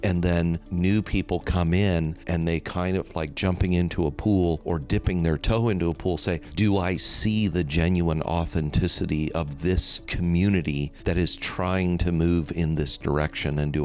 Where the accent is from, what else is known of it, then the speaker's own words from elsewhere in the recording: Gardena, California, United States; also born or lived in Redondo Beach; Born and raised here. I was born in Inglewood Sentinel Hospital, raised in first in Redondo Beach. And then my parents bought a house in Gardena. And so I grew up in Gardena.